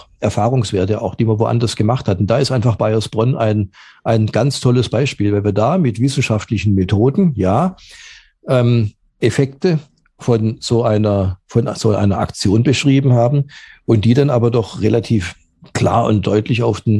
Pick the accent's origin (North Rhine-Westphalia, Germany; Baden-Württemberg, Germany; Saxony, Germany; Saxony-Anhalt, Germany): Baden-Württemberg, Germany; Stuttgart; Und naja, ich bin aufgewachsen in Stuttgart. Ich bin aufgewachsen in den frühen 70er Jahren.